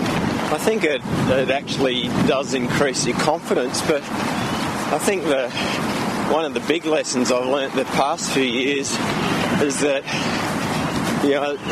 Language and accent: English; Canberra, Australian Capital Territory, Australia; I'm from Canberra in Australia.